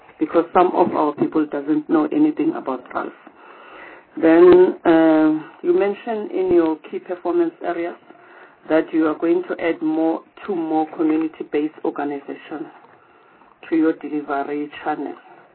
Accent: Eastern Cape, South Africa; I come from the Eastern Cape.

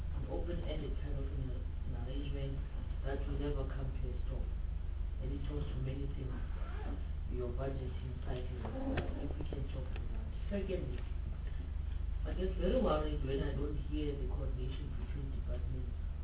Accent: Eastern Cape, South Africa; English is a second language; I'm from Eastern Cape.

